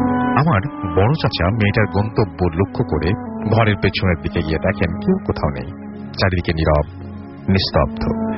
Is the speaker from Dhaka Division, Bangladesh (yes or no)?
no; Khulna Division, Bangladesh; আমার গ্রামের বাড়ি চুয়াডাঙ্গা জেলার একটি গ্রামে।